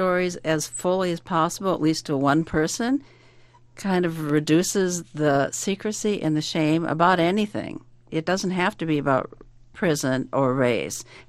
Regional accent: Seattle, Washington, United States; moved away; I left the West Coast, where I grew up in Seattle, and I moved to the Midwest

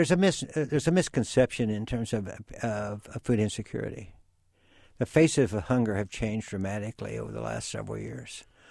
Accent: Casey, Illinois, United States; I grew up in Casey, Illinois, or KZ, as the people in Clark County pronounce it.

